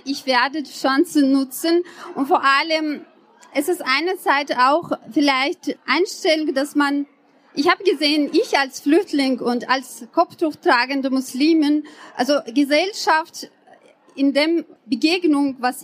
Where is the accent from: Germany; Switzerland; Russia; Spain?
Russia; Chechnya; now in Austria; Ich bin in Tschetschenien aufgewachsen und als ich 7 war, war erster Krieg und als ich 14 war, war zweiter Krieg in meinem Land